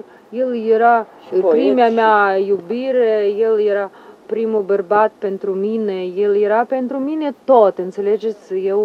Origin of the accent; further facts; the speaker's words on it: Chișinău, Moldova; born there; M-am născut la Chișinău.